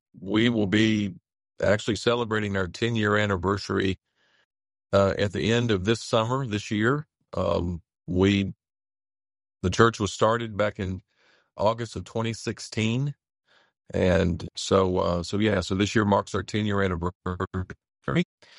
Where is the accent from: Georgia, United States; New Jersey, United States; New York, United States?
Georgia, United States; because I'm originally from Georgia, and so I've just been here in Alabama ministering God's word for the last 10 years.